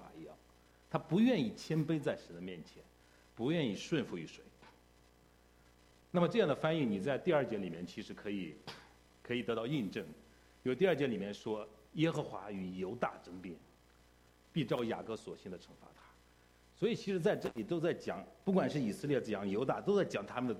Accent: Central Plains, China; 我是在中国的北方啊出生的，在中国的北方长大啊。我们那个北方其实在按照中国的以前的历史应该属于中原地区，靠北一点，就在那个西安和洛阳之间。

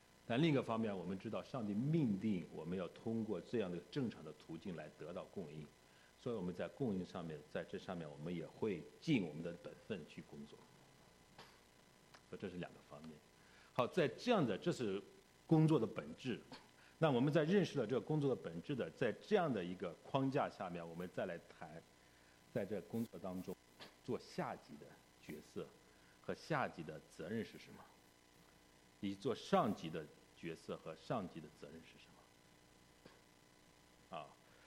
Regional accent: China; 但是我们中国人的话，往往会把这种敬畏扩大

